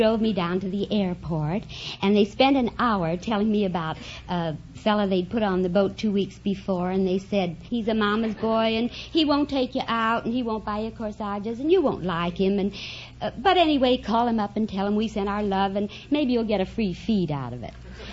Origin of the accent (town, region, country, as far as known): Denver, Colorado, United States